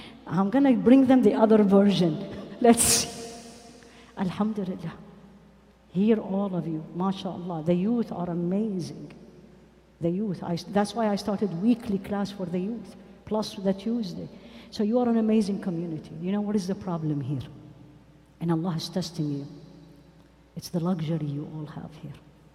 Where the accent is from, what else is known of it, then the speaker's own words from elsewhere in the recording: Midwest, United States; now in California, United States; When I moved to California, especially Southern California, I came from the Midwest, 20 years there.